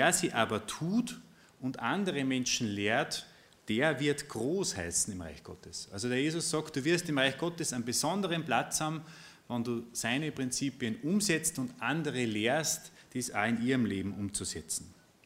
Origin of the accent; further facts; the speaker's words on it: Austria; born there; ich bin geboren als Österreicher